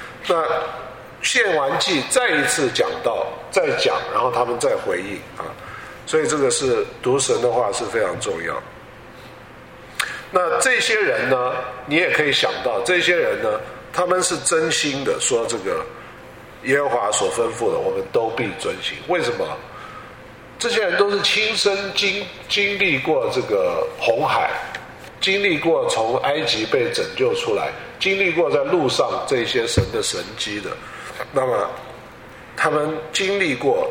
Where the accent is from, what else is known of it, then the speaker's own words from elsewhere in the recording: China; 我们中国人非常了解这个东西，所以呢我们今天跟神又吃又喝。